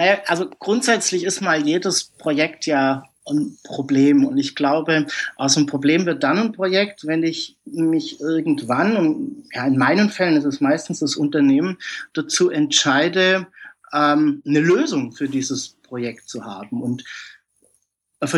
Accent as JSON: {"language": "German", "country": "Germany", "said": "ich bin aus Deutschland."}